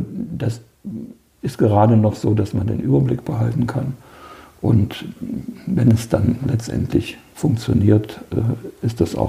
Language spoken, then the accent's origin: German; Eisenach, Thuringia, Germany; Ich bin ja in Eisenach geboren.